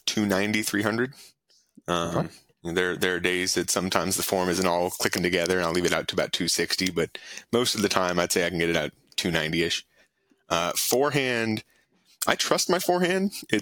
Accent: Atlanta, Georgia, United States; I grew up outside the perimeter too.

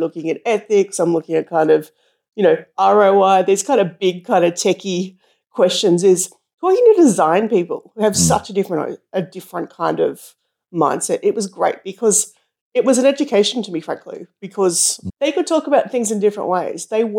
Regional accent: Australia; I was concerned before I went as an Australian.

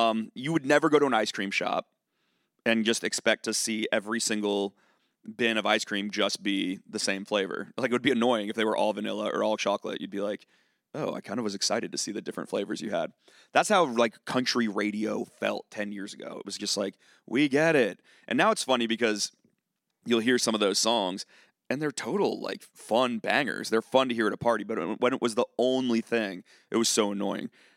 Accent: Charlottesville, Virginia, United States; like, I'm from Charlottesville, Virginia. That's a very intellectual town.

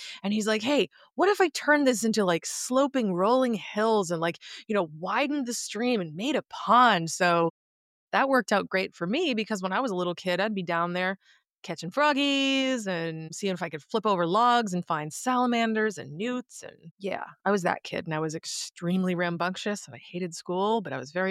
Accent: Charlton, Massachusetts, United States; I grew up in Charlton, Massachusetts. And when I say that, most people think I'm saying Charleston, and I'm not. I'm saying Charlton, as in Cowtown, Massachusetts.

